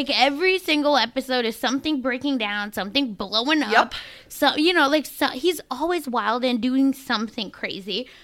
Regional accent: India; now in United States; when I moved to America to see like how holidays have become versus like in where I grew up in India where it wasn't so siloed, right?

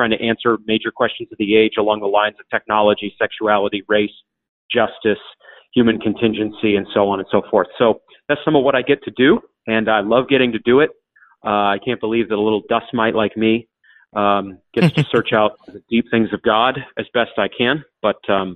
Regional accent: Maine, United States; These weren't men, you know, I knew about growing up in Maine.

